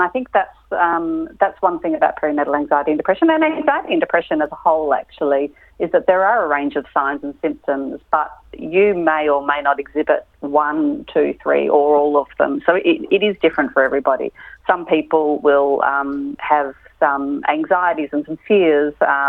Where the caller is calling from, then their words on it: Melbourne, Victoria, Australia; I'm calling from Melbourne, so it's been particularly challenging for us here in Melbourne.